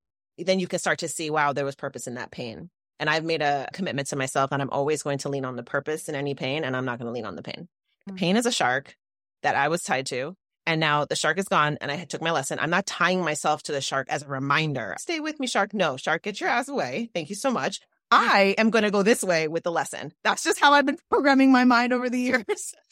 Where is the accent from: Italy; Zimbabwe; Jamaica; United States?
Jamaica; Or it's reggae because I'm Jamaican, so it's also reggae.